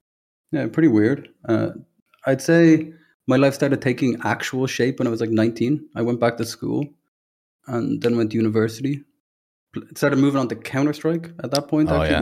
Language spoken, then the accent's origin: English; Dublin, Leinster, Ireland; So obviously from Ireland, Dublin, grew up there. Had a lovely family